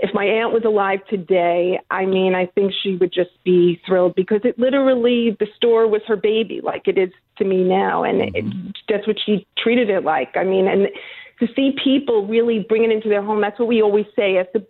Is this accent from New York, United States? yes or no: yes; Woodmere, New York, United States; I actually grew up in Long Island. I lived in Woodmere.